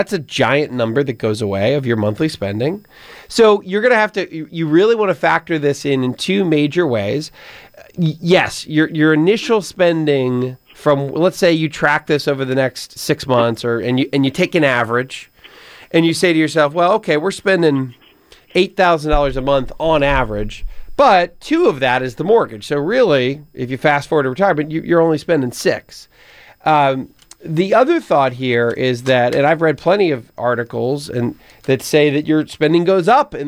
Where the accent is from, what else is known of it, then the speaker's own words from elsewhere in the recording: Pennsylvania, United States; Michigan, North Carolina, Pennsylvania, my home state